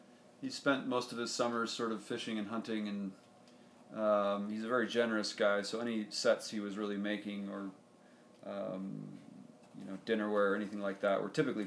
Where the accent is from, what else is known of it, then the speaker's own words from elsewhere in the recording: Utah, United States; And I grew up in Utah, and Utah is not known for its culinary culinary endeavors